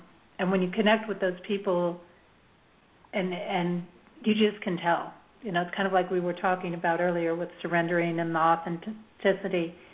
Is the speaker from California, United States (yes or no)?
yes; Manhattan Beach, California, United States; I grew up in Manhattan Beach and have a lot of friends around Santa Barbara and spent several years in the Central Coast